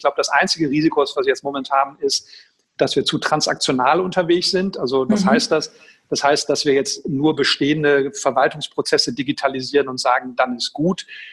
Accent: Schwerte, North Rhine-Westphalia, Germany; in Essen und in Schwerte, meiner Heimatstadt.

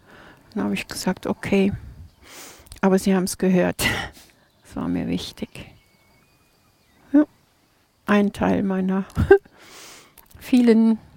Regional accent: Krefeld, North Rhine-Westphalia, Germany; now in Thun, Switzerland

